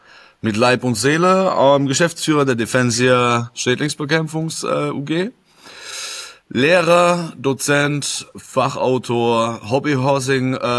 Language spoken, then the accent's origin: German; Rhineland-Palatinate, Germany; Aus der wunderschönen Pfalz.